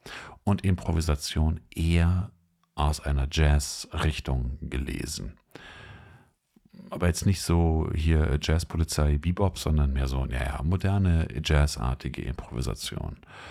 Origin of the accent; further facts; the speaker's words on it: Bochum, North Rhine-Westphalia, Germany; Jetzt bin ich kein Klassiker, aber ich bin Bochumer.